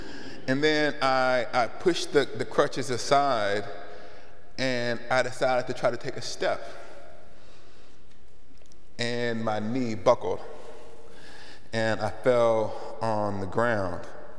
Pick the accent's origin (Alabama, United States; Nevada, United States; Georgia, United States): Alabama, United States; hopefully at the University of Tennessee, even though I'm from Alabama.